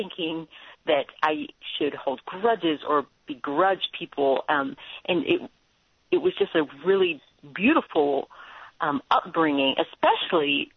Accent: the South, United States; I grew up in the South, and I had a relatively wonderful experience.

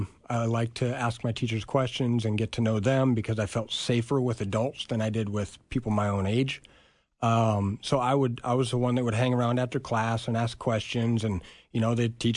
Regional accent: Storm Lake, Iowa, United States; I grew up in Iowa, so Northwest Iowa corner.

